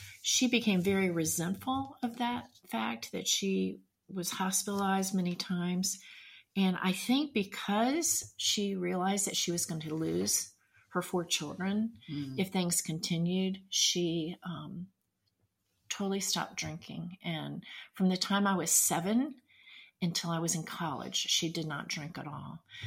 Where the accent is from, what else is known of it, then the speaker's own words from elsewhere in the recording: Washington, District of Columbia, United States; we grew up in the Washington, D.C. area.